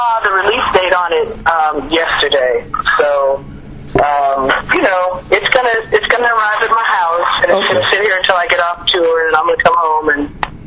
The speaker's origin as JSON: {"language": "English", "town": "Chicago", "region": "Illinois", "country": "United States", "said": "From Chicago, and Shane Park is one of those places I've played many, many times."}